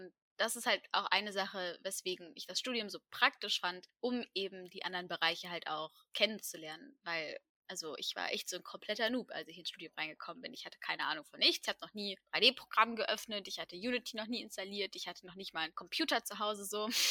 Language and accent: German; Freiburg im Breisgau, Baden-Württemberg, Germany; weil ich komme aus Freiburg im Breisgau.